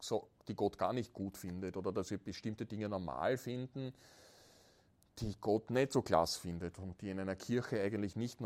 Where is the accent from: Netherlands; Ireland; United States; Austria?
Austria; Und ich weiß, wir haben so ein gestörtes Verhältnis, gerade bei uns in Österreich, zu Kampf und zu Krieg, weil wir zwei Kriege verloren haben